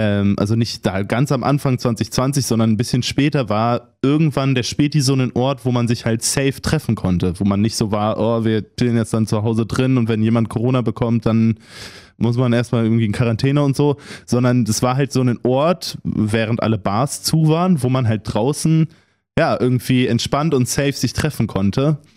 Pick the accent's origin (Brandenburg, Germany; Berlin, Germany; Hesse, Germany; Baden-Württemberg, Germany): Berlin, Germany; Ich bin in Berlin aufgewachsen